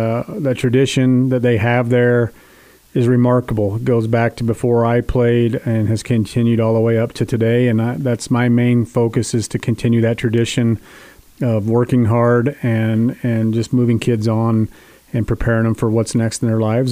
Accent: Utah, United States; now in Carbon County, United States; I mean, obviously growing up in Emory County, And then coming over to Carbon County, where I've been, you know, my whole adult life up to this point

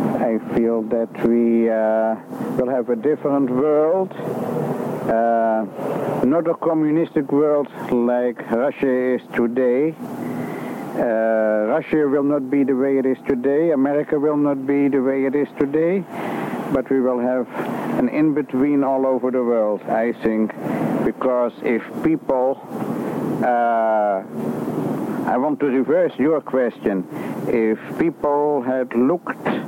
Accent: Netherlands; moved away as an adult; I'm from the old country. I'm from Holland, and I came to this country in 52

